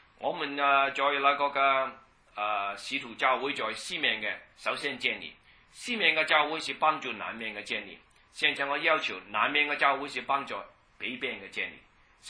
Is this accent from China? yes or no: yes; China; 我们中国人在传福音的时候，特别是懒惰，特别是亏待了神，我们都不知道。